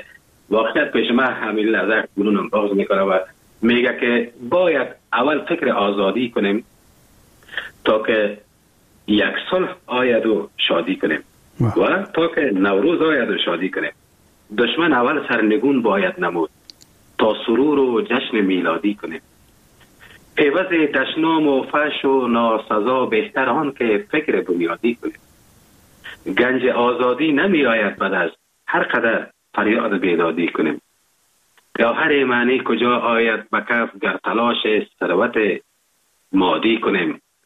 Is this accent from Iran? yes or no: no; Afghanistan; now in Germany; افغانستان عزیز ما که من هر چقدر برای به ارتباط وطنم بگویم هنوزم کم است، باید است برش بگویم. این همی بود که وقتی که من اروپا آمدم، آلمان آمدم،